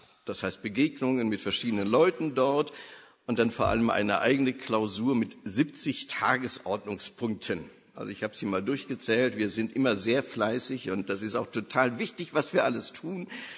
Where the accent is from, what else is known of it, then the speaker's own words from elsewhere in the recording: Wuppertal, North Rhine-Westphalia, Germany; born there; also born or lived in Hagen / Berlin / Hanau / Würzburg; So, ich bin geboren in Wuppertal und wir waren dann als Pastorenfamilie in Hagen, Berlin, Hanau und Würzburg, alles so größere Städte und die liebe ich auch.